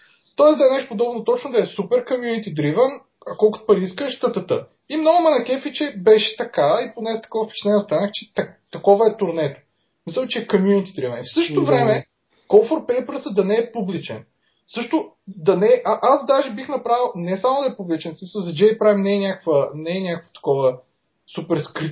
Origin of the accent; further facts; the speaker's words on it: Plovdiv, Plovdiv Province, Bulgaria; аз защото съм от Пловдив, нали?